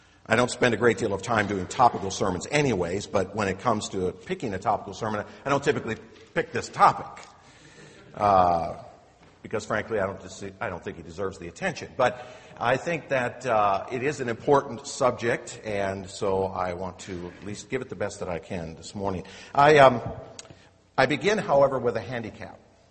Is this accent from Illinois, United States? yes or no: no; Kansas, United States; I am not, as you know, a Southern Baptist. I'm from Kansas